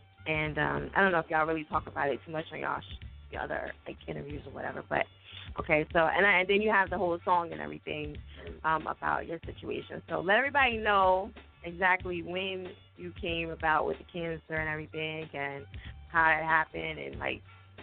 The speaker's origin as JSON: {"language": "English", "region": "New Jersey", "country": "United States", "lives_now": "Philadelphia, United States", "said": "I'm from Jersey, but I've been in Philly for 15."}